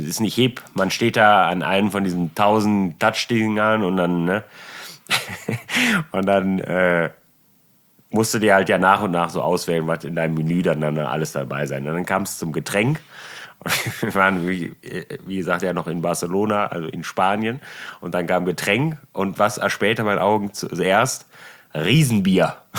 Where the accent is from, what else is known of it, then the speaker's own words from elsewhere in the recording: Germany; Ich weiß nicht, ich bin Deutscher.